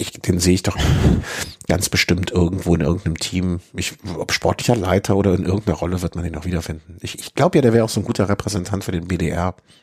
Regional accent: Cologne, North Rhine-Westphalia, Germany; also als Kölner Patriot

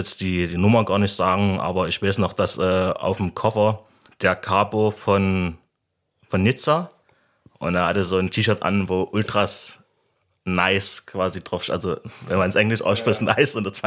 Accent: Dresden, Saxony, Germany; born there; bin gebürtiger Dresdner und wohne auch dort. Bin jetzt 36 Jahre alt

